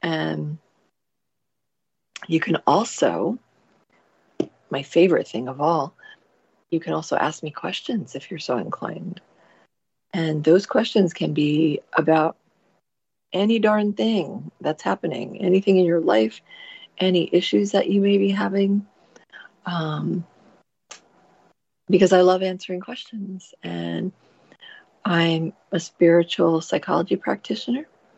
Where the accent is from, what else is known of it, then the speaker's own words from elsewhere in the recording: New Jersey, United States; accent: Jersey; So yeah, my Jersey accent comes out when I say the like things like water and chocolate.